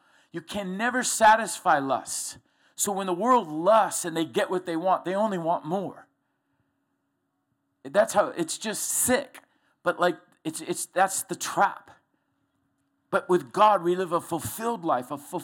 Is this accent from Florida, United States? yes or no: yes; Florida, United States; Last time we went to the snow, she said, remember white sandy beaches? I'm from Florida.